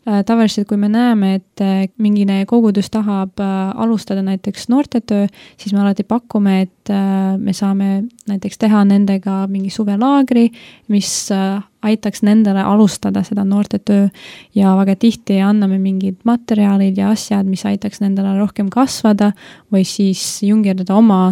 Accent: Latvia; Estonian is a second language; moved away as an adult; now in Estonia; tegelikult olen lätlane, siis jah, ja ma ei tea, mida veel öelda.

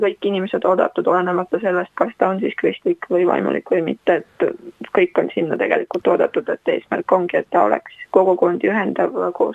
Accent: Vaida, Harju County, Estonia; now in Saue, Estonia; mina igapäevaselt nüüd ju päris Vaidas enam ei ela, et ma resideerun Saue vallas, aga Vaida on mu kodukoht ja mu laps käib seal koolis

